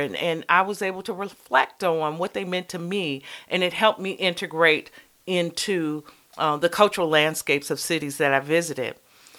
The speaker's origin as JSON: {"language": "English", "town": "Cleveland", "region": "Ohio", "country": "United States", "tie": "born or raised there", "said": "I grew up in outside of Cleveland. So I used to ride my bike, because it was free, to the Cleveland Museum of Art."}